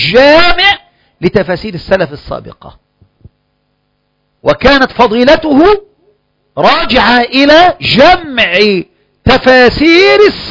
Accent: Biyala, Kafr El Sheikh Governorate, Egypt; وأنا مصري

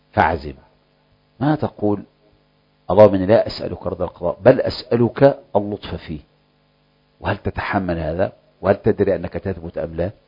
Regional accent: Egypt; معنا كمصريين

